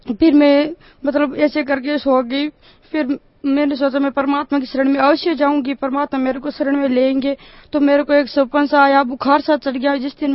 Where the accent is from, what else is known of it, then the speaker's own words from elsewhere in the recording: Bigga, Rajasthan, India; हमारे गांव बिग्गा है जिसमें लोक देवता बिग्गो जी बहुत बड़े हैं